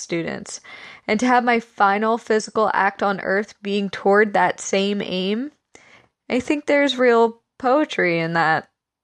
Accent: Pennsylvania, United States; also born or lived in Philadelphia; now in Los Angeles, United States; I grew up in Delaware County, Pennsylvania. I lived in Philadelphia until I moved to Los Angeles

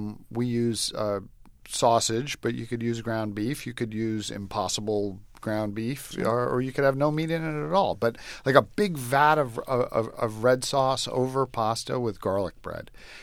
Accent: United States; I mean, look, I'm an American. I love television.

